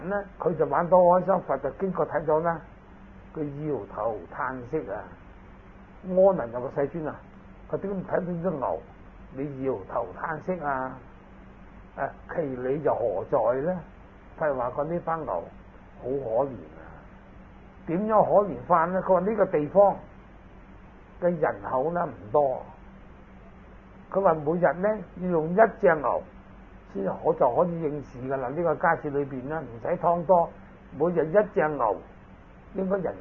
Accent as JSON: {"language": "Cantonese", "country": "Hong Kong", "tie": "born there", "also_born_or_lived": "United States", "said": "我是81年在美国回来，作为香港呢，我的出生地是香港，落叶归根在香港都输数了"}